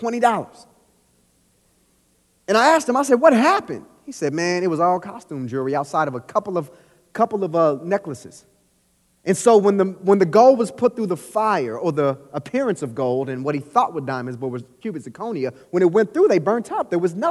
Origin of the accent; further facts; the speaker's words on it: Kansas City, Missouri, United States; Born and raised in Kansas City, I know a little something about Missouri.